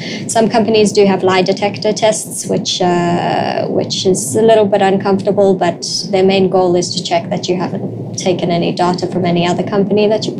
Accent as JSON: {"language": "English", "country": "South Africa", "said": "I come from South Africa and we're very polite and we're very formal and we write nice emails"}